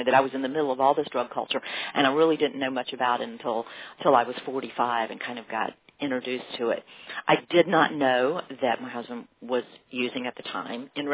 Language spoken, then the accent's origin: English; Martinsville, Virginia, United States; moved away as an adult; also born or lived in Boone; now in San Francisco, United States; I grew up in Martinsville, lived in Boone. Then, like every other good Southern girl does, I dropped out of college because money was tight, and I moved to the Haight-Ashbury in San Francisco.